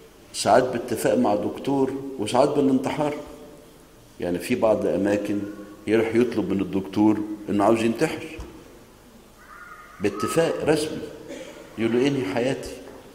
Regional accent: Egypt; في بعض الأعمال الأدبية عندنا في مصر بعض الكتاب عالجوا الفكرة دي

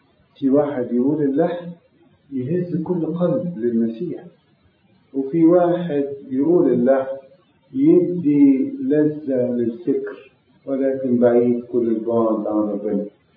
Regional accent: Egypt; كمصريين بوجه عام أو كشرقيين

